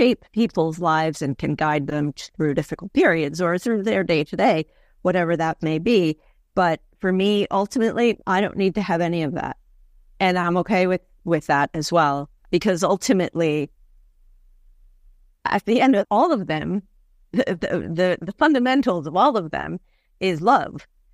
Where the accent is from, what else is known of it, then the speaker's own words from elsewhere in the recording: Naples, Campania, Italy; So I grew up initially in near Naples and in a Catholic family. I went to Catholic school, which I hated.